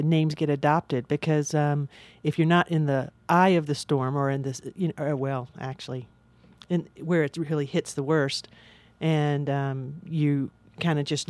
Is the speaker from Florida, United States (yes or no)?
yes; Florida, United States; I grew up in Florida. I grew up with hurricanes all around me all the time.